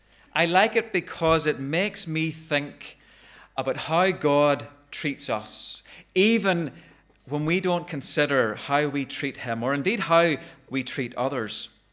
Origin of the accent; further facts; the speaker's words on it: Ballymena, Northern Ireland, United Kingdom; I can say that because I'm from Ballymena, and boy, they're tight.